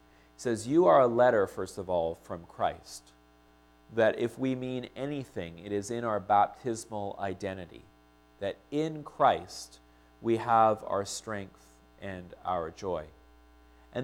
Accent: Winnipeg, Manitoba, Canada; Growing up in Winnipeg, we had a family cottage that was owned by my uncle in Lake of the Woods, which has to be one of the most beautiful areas in northern Ontario.

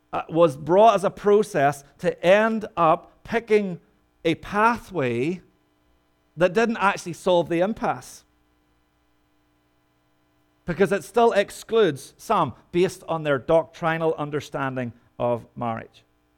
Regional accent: Northern Ireland, United Kingdom; I come from Northern Ireland. I struggle.

